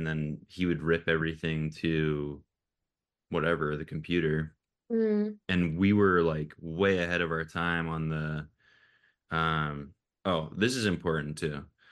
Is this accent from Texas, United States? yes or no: no; Glen Mills, Pennsylvania, United States; We grew up in Glen Mills, Pennsylvania, and then our boarding school was in Westchester, which was only 15 minutes away